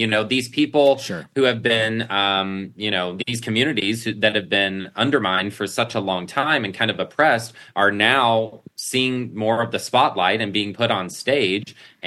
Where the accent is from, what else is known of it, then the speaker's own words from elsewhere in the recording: Texas, United States; I'm from the South, I'm from Texas and grew up just a couple hours away from the Louisiana border.